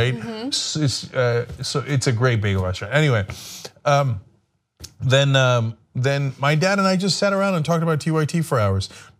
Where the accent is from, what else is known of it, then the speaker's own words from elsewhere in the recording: New Jersey, United States; We grew up in Jersey.